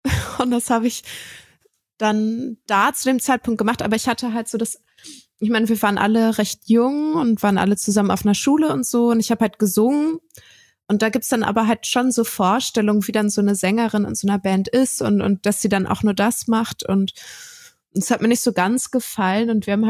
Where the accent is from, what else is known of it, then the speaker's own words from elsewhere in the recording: Strausberg, Brandenburg, Germany; also born or lived in Berlin; Also ich bin schon in Berlin geboren, so in West-Berlin, aber dann aufgewachsen in Strausberg. Und Strausberg ist so, da fährt eine S-Bahn hin. Und das ist halt relativ tief so im Osten von Brandenburg, gar nicht so weit weg von der polnischen Grenze.